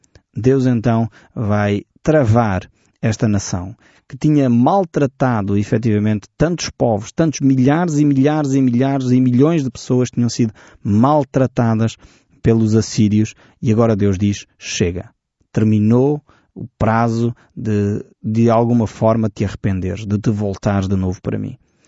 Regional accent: Portugal; E eu, enfim, todos nós como portugueses dizemos, não, sou nasci no mês tal, tenho o signo tal.

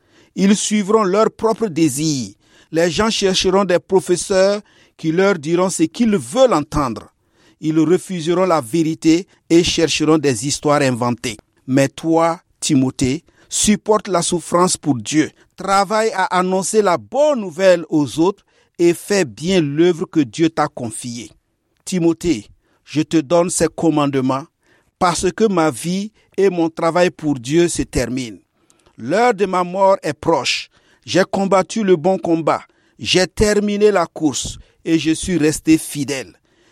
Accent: Burkina Faso; je suis du Burkina Faso.

